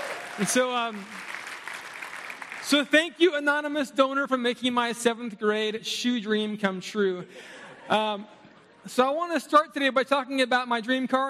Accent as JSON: {"language": "English", "region": "Oregon", "country": "United States", "tie": "born or raised there", "said": "So many of you know that I grew up in the Northwest in a small town in Oregon, and I love Oregon"}